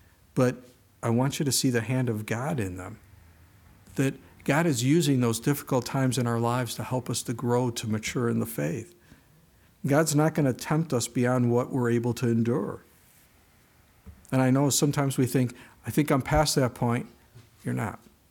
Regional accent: the South, United States; Well, I'm a Southerner, but that's not a comfort, my friend.

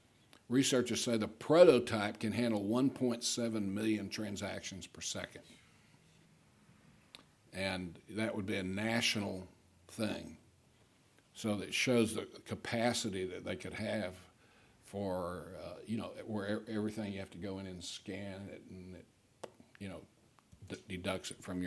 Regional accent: United States; I'm an American sports fan, the big three, football, basketball, and baseball.

